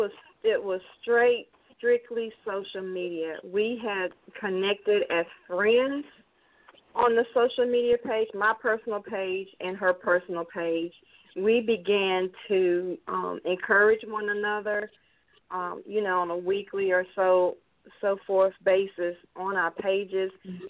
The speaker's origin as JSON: {"language": "English", "town": "Albany", "region": "Georgia", "country": "United States", "tie": "born there", "also_born_or_lived": "North Carolina", "said": "Yes, I am here in North Carolina. I was born in Georgia. My dad was military. I'm a military brat. I was born over in Albany, Georgia."}